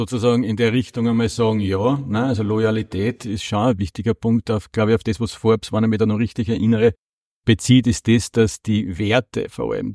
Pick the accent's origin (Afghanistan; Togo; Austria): Austria; Schärding, Upper Austria; Ja, wie gesagt, ich komme aus Oberösterreich, aus Schärding ganz genau